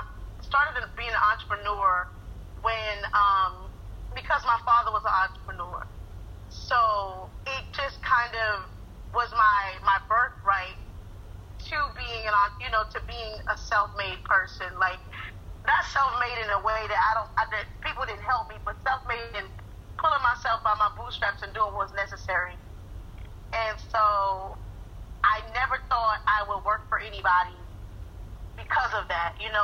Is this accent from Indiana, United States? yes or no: no; Conway, South Carolina, United States; Born in Conway Hospital in Horry County. Wow. That is my hometown. This is what made me who I am.